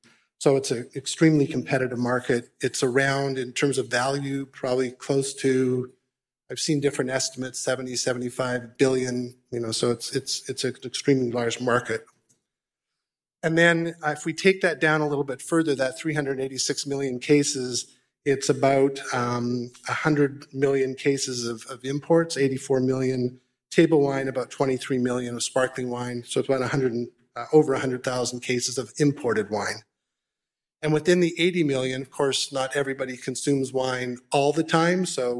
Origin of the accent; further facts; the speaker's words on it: Canada; moved away as an adult; now in United States; I'm actually Canadian. I moved to the United States when I married my wife from Southern California about 30 years ago.